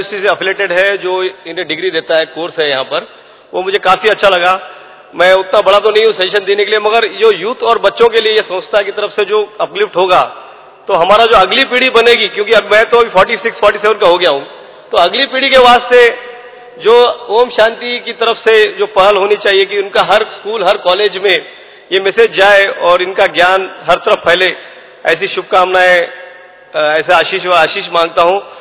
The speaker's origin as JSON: {"language": "Hindi", "town": "Nanded", "region": "Maharashtra", "country": "India", "said": "मैं पहली बार महाराष्ट्र से आया हूँ, नांदेड़ से।"}